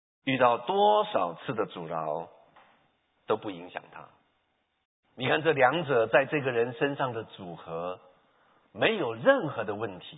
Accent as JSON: {"language": "Chinese", "country": "China", "said": "有点像是我们中国人说姜太公钓鱼怎么样，愿者上钩。"}